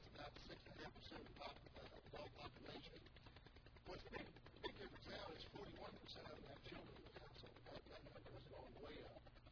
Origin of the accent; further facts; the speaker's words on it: Arkansas, United States; also born or lived in Kansas / Kentucky / Iowa; now in Louisville, United States; I grew up in Arkansas, the first place I ever preached. I was in Kansas for a couple of years. We were in western Kentucky for a while.